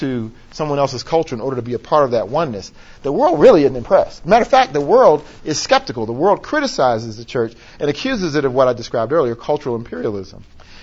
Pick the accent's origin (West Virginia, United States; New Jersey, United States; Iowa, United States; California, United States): West Virginia, United States; I grew up in West Virginia, where coal mines were, you know, kind of the industrial manifestation.